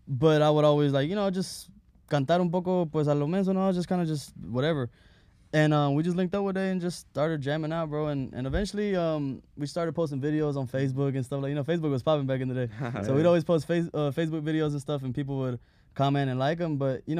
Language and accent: English; East Coast, United States; because we're from the East Coast.